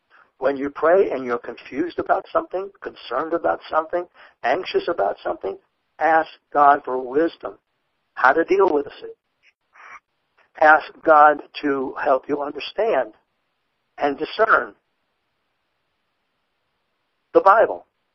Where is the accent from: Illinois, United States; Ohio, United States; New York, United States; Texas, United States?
New York, United States; Brooklyn; born there; I was born in the Samaritan Hospital in Brooklyn.